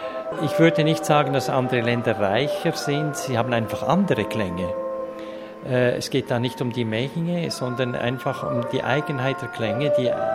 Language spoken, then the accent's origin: German; Switzerland; ich bin in der Nähe von Basel aufgewachsen